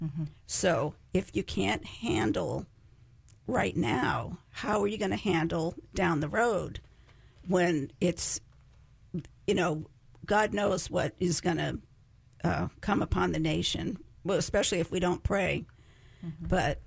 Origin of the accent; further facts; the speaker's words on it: United States; I'm not, I don't know about liberated, but I am American.